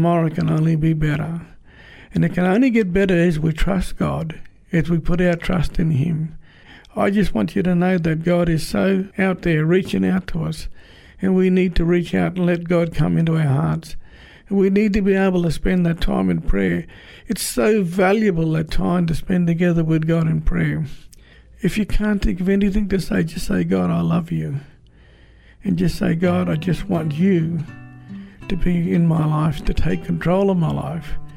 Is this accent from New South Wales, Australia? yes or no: yes; Moree, New South Wales, Australia; he knew I came from Moree